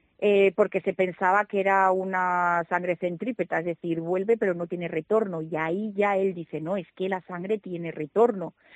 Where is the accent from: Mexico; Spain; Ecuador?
Spain; Zamora, Castile and León; born there; yo nací en Zamora, pero me gusta el calor.